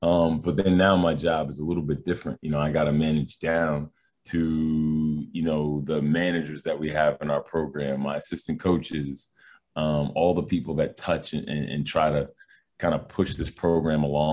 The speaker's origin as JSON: {"language": "English", "region": "Massachusetts", "country": "United States", "tie": "born or raised there", "said": "You know, I grew up in Massachusetts."}